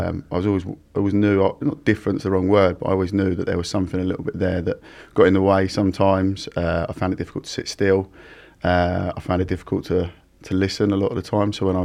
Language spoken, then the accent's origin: English; Gravesend, South East England, United Kingdom; also born or lived in Essex; I grew up in Gravesend, Kent, and then moved to Essex. Single parent background, so my mum moved us to a nicer, more rural part of the world